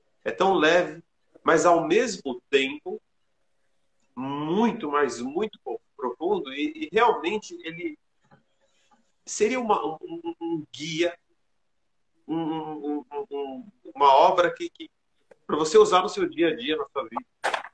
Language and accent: Portuguese; Lebanon; Portuguese is a second language; Ele me remete à minha infância no Líbano, claro.